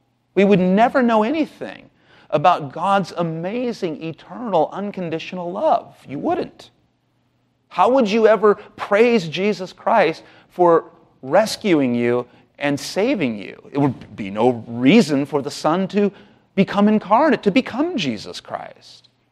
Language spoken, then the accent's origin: English; California, United States; also born or lived in Los Angeles / San Diego; Well, I'm from Southern California. Born in Los Angeles, raised in Orange County, lived in San Diego for over 30 years. And I love San Diego.